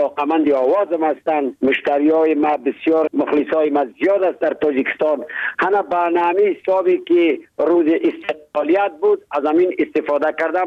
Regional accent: Badakhshan, Afghanistan

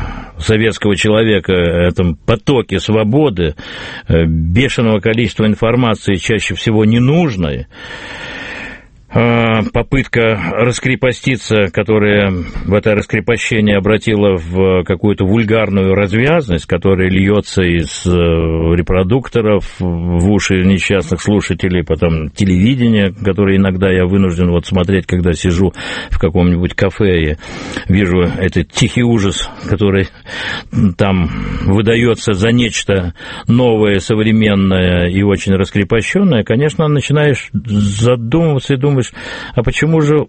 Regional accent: Moscow, Russia; несмотря на то, что я москвич

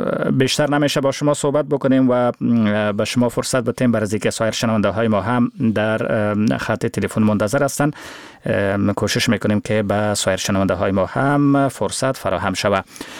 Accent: Afghanistan; از افغانستان هستیم.

